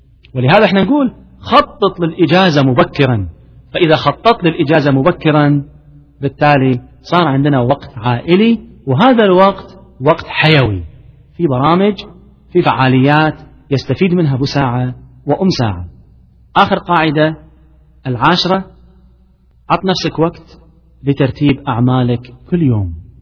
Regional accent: Kuwait; طبعا إحنا عندنا في الكويت نسمي الجدار طوفة، فعشان كذي أنا قاعد أتكلم باللهجة يعني.

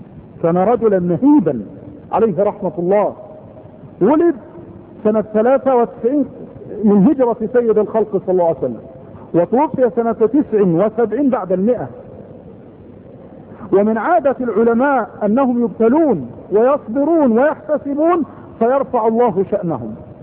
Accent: Egypt; لكن جاء وحل عندنا في مصر، وشرفت به مصر

